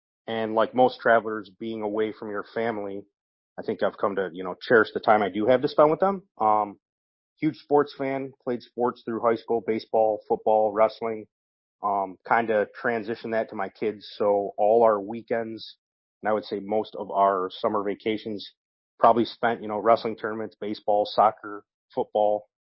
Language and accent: English; Ohio, United States; So I grew up in Northeast Ohio. Actually joined the Army straight out of high school.